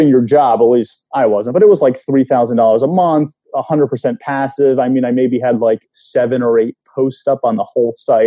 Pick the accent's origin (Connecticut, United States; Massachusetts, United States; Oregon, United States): Connecticut, United States; now in New York, United States; Yeah, I am originally from Connecticut. I grew up in Connecticut. I went to college in Rhode Island, and then I moved to New York, where I live right now with my wife and two young kids.